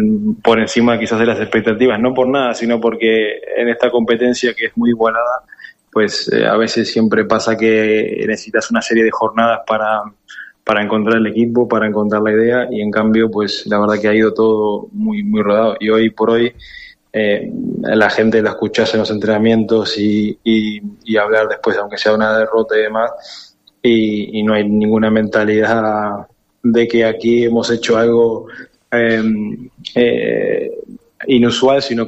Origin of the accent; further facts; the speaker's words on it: Uruguay; Sí, soy uruguayo, así que no hay otra posibilidad.